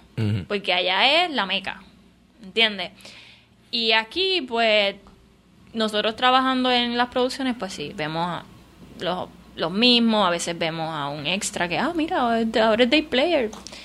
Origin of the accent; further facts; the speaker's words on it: Puerto Rico; Aparecen sitcom así de Puerto Rico, que es como que, pues mira, muchacho, pero tú, y tenemos un acento que no es malo, pero ya como crecimos viéndole la televisión